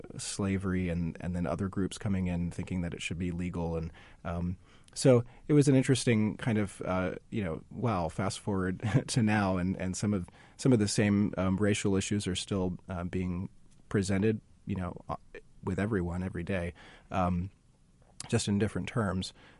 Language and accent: English; Titusville, New Jersey, United States; Titusville, New Jersey, okay. Near Washington Crossing area.